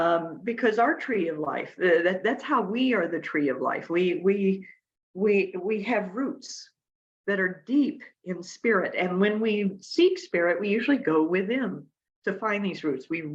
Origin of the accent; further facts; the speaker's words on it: Fairfax, Virginia, United States; also born or lived in Topeka, Kansas; And I grew up outside of Washington, D.C. in Fairfax, but I was born in Topeka, so I'm an old Kansas girl like Dorothy, and sometimes I click my heels and come home.